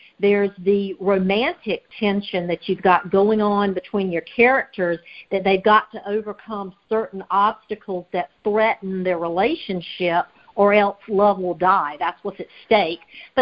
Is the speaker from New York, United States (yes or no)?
no; North Carolina, United States; I do not. I am from North Carolina.